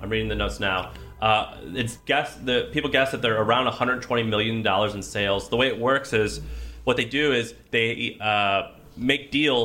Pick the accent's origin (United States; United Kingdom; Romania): United States; Midwest; accent: Midwestern; And that's my Midwestern accent. I say Warsh.